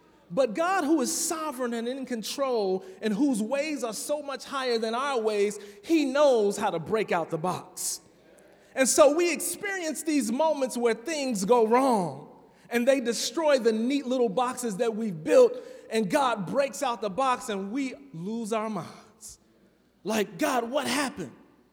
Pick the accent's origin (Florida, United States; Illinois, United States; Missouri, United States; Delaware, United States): Illinois, United States; Chicago; Now, the church I grew up in Chicago, Pentecostal church, we used to do something like on Tuesday nights and Friday nights when we had deliverance service